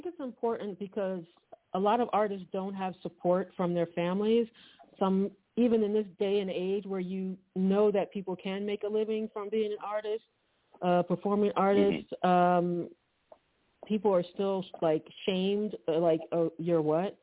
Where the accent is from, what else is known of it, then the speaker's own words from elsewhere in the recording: Philadelphia, Pennsylvania, United States; I'm from Philadelphia